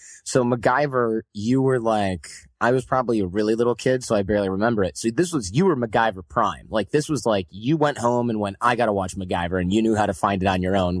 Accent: Detroit, Michigan, United States; it's the Detroit of tech, you know, which is where I grew up in Detroit.

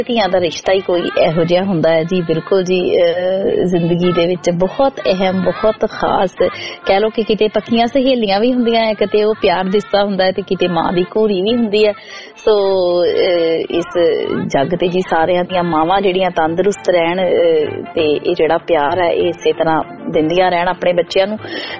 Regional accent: Punjab, India; ਜਿਸ ਚ ਮੈਂ ਦੁਆਬੇ ਤੋਂ ਬਿਲੋਂਗ ਕਰਦੀ ਹਾਂ।

